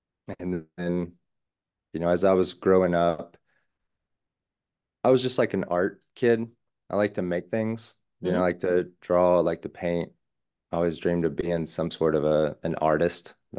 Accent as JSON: {"language": "English", "region": "Georgia", "country": "United States", "tie": "born or raised there", "said": "But the short version is, I grew up in North Georgia. My mom's side of the family is from North Georgia, like Appalachian, and my father's side of the family is all from New Orleans."}